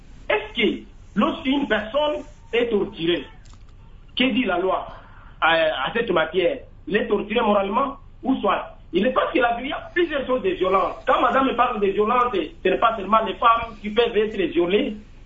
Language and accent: French; Ituri, DR Congo; ce qui se passe ici chez nous en Ituri, c'est le pire des choses